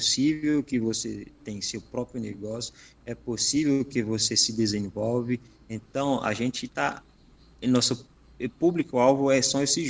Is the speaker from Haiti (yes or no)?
yes; Haiti; moved away; eu saí do Haiti em 2010, logo depois de um grande terremoto que destruiu o país. Na época, eu morava na capital do país